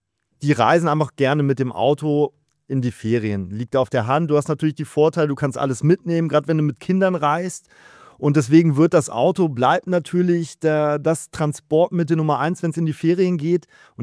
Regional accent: Germany; now in Zurich, Switzerland; bei meinen Eltern oben in Deutschland. Man hört, wir kommen beide ursprünglich aus Deutschland

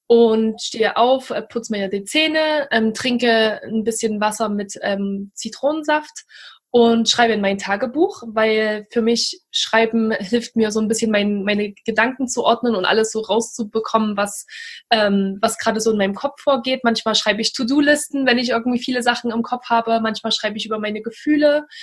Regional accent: Naumburg, Saxony-Anhalt, Germany; moved away as an adult; also ich bin natürlich in Naumburg aufgewachsen, in einer kleinen Stadt in Sachsen-Anhalt mit dir zusammen und unserer Familie zusammen, und bin dann mit 18 oder 19, ich weiß gar nicht mehr ganz genau, bin ich das erste Mal nach England gegangen

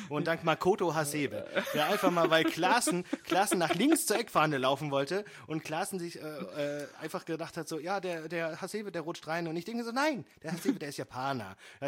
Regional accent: Frankfurt, Hesse, Germany; Dafür sind wir Frankfurter bekannt.

